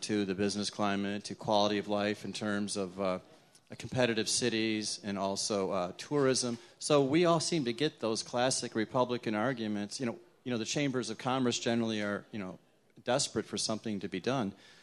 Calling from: East Grand Rapids, Michigan, United States; from East Grand Rapids

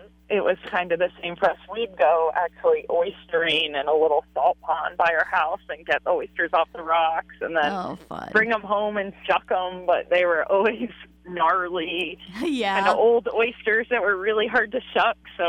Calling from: Halibut Cove, Alaska, United States; I'm from Halibut Cove.

